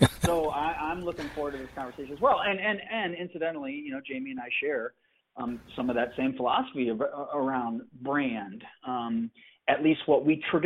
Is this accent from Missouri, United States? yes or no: no; Chicago, Illinois, United States; a really awesome marketing firm out of my hometown, Chicago, called the Pepper Group. Tim and I have run in similar circles here in the Chicagoland area.